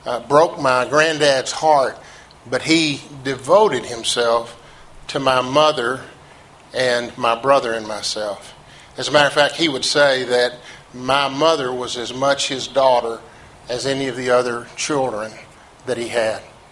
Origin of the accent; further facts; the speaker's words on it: Conroe, Texas, United States; also born or lived in Waco, United States; David said I grew up in Conroe, Texas. I actually was born in Waco, Texas.